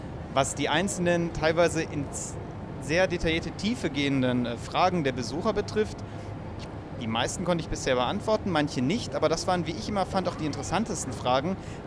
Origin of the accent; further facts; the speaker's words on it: Krefeld, North Rhine-Westphalia, Germany; born there; now in Düren, Germany; Ja, ich bin gebürtig in Krefeld, habe in Duisburg studiert und wohne gerade in Düren.